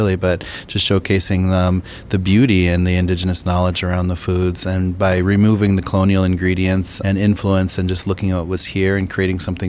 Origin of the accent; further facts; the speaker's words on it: Pine Ridge Reservation, South Dakota, United States; growing up on Pine Ridge Reservation in South Dakota and being enrolled in, as an Oglala Lakota